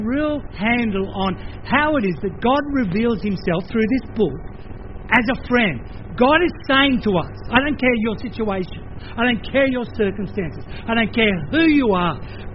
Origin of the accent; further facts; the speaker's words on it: Australia; accent: Australian; for me as an Aussie English speaker, I go, oh, that's a hard one to get my head around.